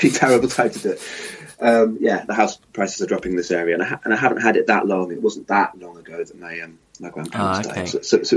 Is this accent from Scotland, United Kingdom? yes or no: no; Ealing, London, United Kingdom; also born or lived in Twickenham; I was brought up in Ealing originally, and then Twickenham.